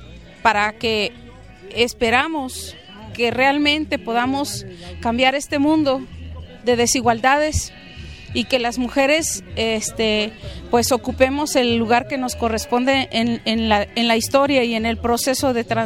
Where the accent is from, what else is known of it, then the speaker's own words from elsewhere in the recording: San Cristóbal de las Casas, Chiapas, Mexico; De aquí de San Cristóbal. De San Cristóbal Las Casas, Chiapas.